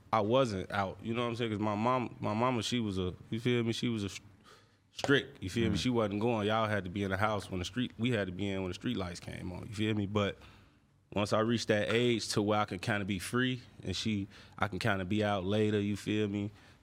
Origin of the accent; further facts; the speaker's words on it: Chicago, Illinois, United States; Well, I grew up in the Inglewood area of Chicago, you feel me?